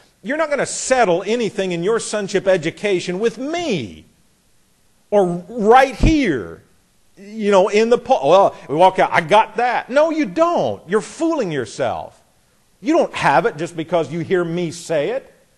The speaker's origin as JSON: {"language": "English", "town": "Jefferson", "country": "United States", "tie": "born or raised there", "said": "when I grew up in Jefferson, even though it was a town of about, I don't know, 200, 300 people, everybody's last name meant something."}